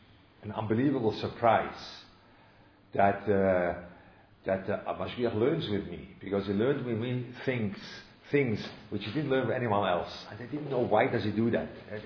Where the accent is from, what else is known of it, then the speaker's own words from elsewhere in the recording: Switzerland; I was brought up in Switzerland, and that's the way you are